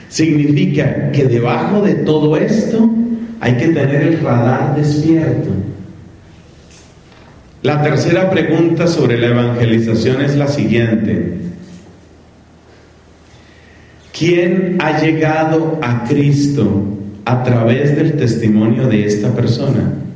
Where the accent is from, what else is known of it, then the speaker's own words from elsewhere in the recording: Colombia; now in Peru; la tristeza de país de donde yo vengo, Colombia, ya tiene autorizado eso.